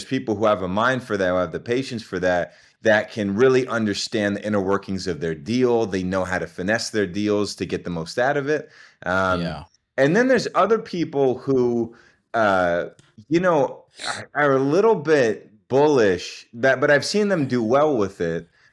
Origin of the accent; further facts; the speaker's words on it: Berkeley, California, United States; My dad is from India, and he came from India, and he met my mom going to university at Cal Berkeley. So that's where they had me, and that's where I grew up.